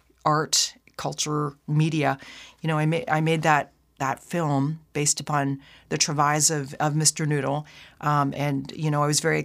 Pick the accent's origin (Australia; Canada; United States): Canada; Vancouver, British Columbia; So as a kid growing up in Vancouver, I used to do a lot of experiments.